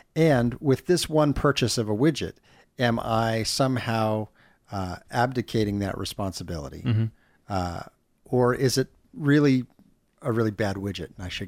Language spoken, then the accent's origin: English; Dallas, Texas, United States; I grew up in the Dallas area, and there was this big push from all the cities, please, please shop in your hometown, right?